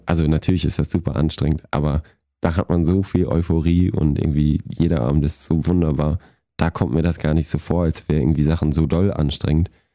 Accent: Bavaria, Germany; weil ich bin in der Nähe von München groß geworden

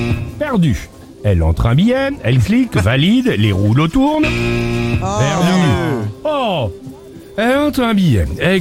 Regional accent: Aulnay-sous-Bois, Île-de-France, France; Moi je suis d'Aulnay-sous-Bois, moi.

